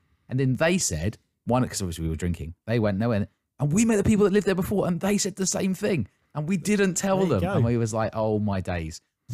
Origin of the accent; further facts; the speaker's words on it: England, United Kingdom; I mean, being English, yeah. I don't celebrate it at all, really.